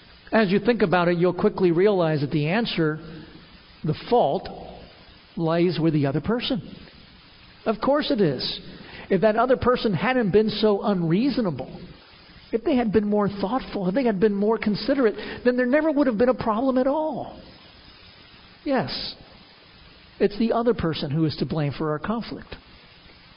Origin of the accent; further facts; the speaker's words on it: New York City, New York, United States; one of the great privileges of being a kid growing up in New York City is that I was exposed to all the wonderful architecture of that town.